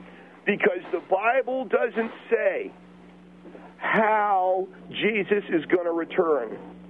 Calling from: Temple City, California, United States; I'm calling from Temple City.

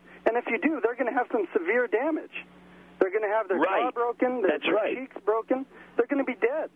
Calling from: Arcadia, California, United States; I'm calling from Arcadia.

